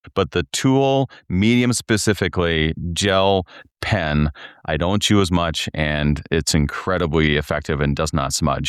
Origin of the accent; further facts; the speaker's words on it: Wadena, Minnesota, United States; I was born in October of 1979. My dad was there for 21 years, and so I never moved as a pastor's kid.